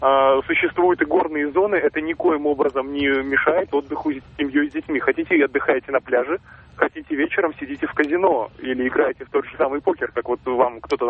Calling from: Moscow, Russia; Я звоню из Москвы

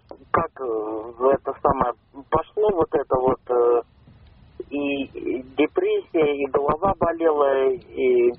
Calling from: Mytishchi, Moscow Oblast, Russia

